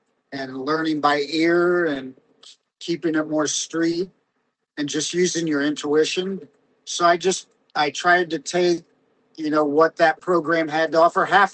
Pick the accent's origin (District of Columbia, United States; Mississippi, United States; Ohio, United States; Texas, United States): Ohio, United States; Dayton; I grew up in Dayton, Ohio, where the … were from.